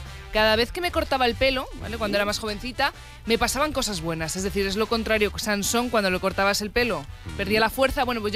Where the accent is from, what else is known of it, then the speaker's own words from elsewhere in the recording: Spain; ¡Yo soy española! ¡Española, española!